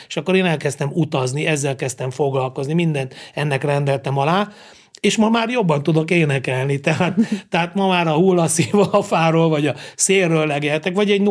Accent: Szikszó, Borsod-Abaúj-Zemplén, Hungary; born there; és ugye Szikszón születtem, és ott volt egy néptánccsoport is

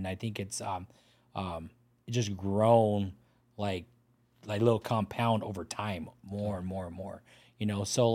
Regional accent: Pomona, California, United States; parking lot, in downtown Pomona. I was driving, I think from a construction site, and I stopped in my hometown.

